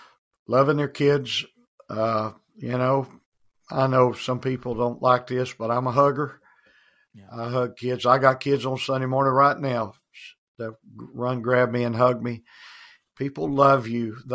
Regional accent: Texas, United States; I grew up in Texas. My dad pastored there all of my life, from the time I was first grader, and I love Texas.

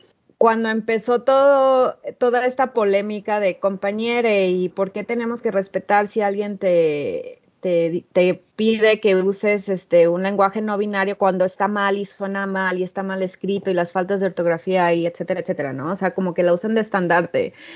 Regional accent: central Mexico, Mexico; now in Guadalajara, Mexico; nosotras que somos del centro de México

